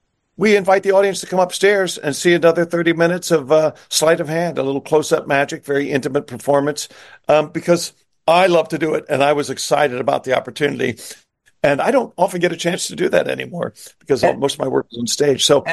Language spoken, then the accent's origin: English; Midwest, United States; I'm a Midwesterner myself, and I just feel there's so much friendliness with everyone.